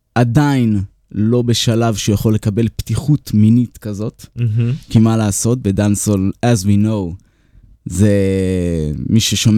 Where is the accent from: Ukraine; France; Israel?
Israel; Urim, Southern District; also born or lived in Beersheba; אני גדלתי בקיבוץ אורים. בכיתה י' הייתי שם ילד חוץ אחרי שהמשפחה שלי עברה לבאר שבע